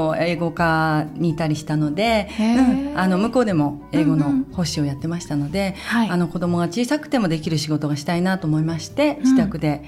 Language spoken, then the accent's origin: Japanese; Tokorozawa, Saitama, Japan; now in Hachinohe, Japan; 出身は埼玉県の所沢市です。